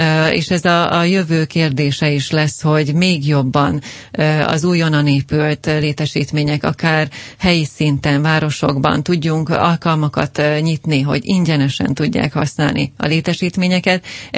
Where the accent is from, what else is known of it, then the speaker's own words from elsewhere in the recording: Hungary; mi magyar emberek, akik szeretjük a sportot, szeretjük a focit